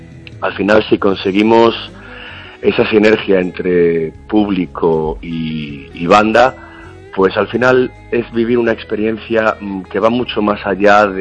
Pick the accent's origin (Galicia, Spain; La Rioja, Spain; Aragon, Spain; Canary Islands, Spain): Galicia, Spain; no es la única cita que tendremos en Galicia, en nuestra casa, en nuestra tierra. Muchos somos de Coruña, otros de Vigo, otros de Ourense, de Santiago.